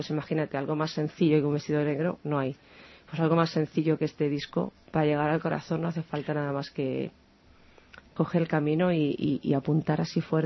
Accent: Barcelona, Catalonia, Spain; born there; Y yo nací en Barcelona, pero claro, eso llevo en la sangre.

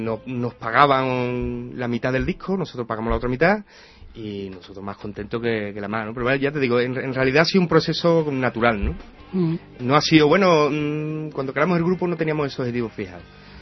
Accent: Andalusia, Spain; porque claro, somos rockeros y andaluces.

